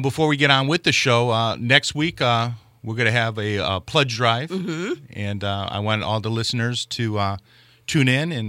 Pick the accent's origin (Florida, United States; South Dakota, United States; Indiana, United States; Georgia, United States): Indiana, United States; Merrillville; because I grew up in Merrillville, and I never really went to Griffith.